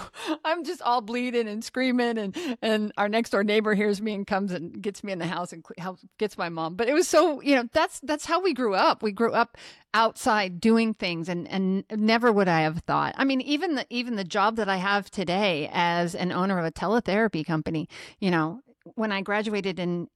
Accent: Nebraska, United States; and I grew up in Nebraska

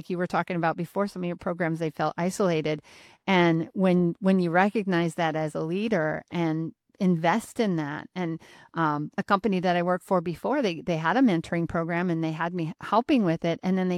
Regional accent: Grand Island, United States; 5 points, right in 5 points in Grand Island. That's where, because I grew up in Grand Island. I was actually on Taylor Avenue.

